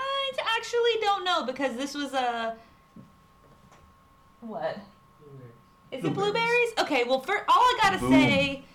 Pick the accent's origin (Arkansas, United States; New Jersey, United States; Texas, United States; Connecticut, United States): Arkansas, United States; I'm just trying to don't get twisted because they're both A names and I'm from Arkansas.